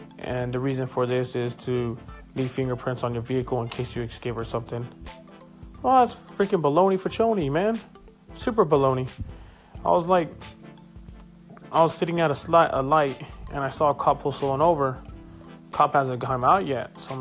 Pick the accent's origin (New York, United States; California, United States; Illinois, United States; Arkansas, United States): California, United States; You know, I came from Northern California in the Monterey Bay area, then now I'm back in Orange County, California.